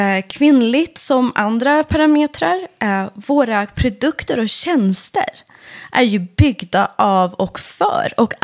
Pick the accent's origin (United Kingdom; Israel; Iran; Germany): Iran; Swedish is a second language; now in Sweden; Jag är från Iran i grunden. Mm. Och vi var på väg. Vi flydde precis som den första stora vågen på 80-talet på grund av kriget.